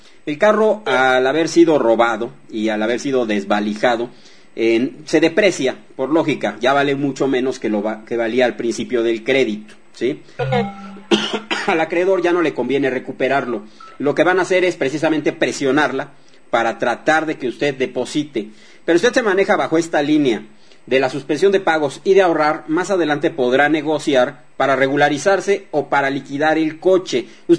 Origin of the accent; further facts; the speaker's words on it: Mexico; no anula nuestros derechos básicos que tenemos como ciudadanos mexicanos.